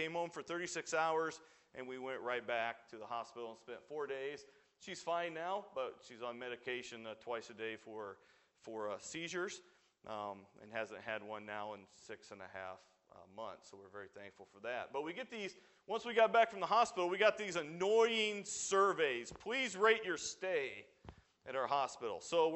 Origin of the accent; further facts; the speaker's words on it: Illinois, United States; I'm from Illinois, so I'm a Illinois fan